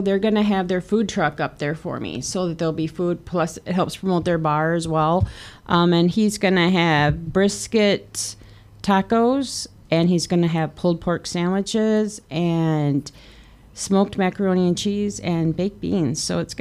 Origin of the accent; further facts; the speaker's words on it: Richland Center, Wisconsin, United States; now in Viola, United States; I grew up around Richland Center. I live in Viola now